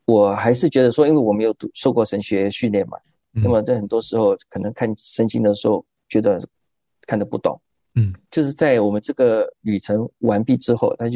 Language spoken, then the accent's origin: Chinese; Singapore; moved away as an adult; also born or lived in United States; 我是在新加坡出生长大，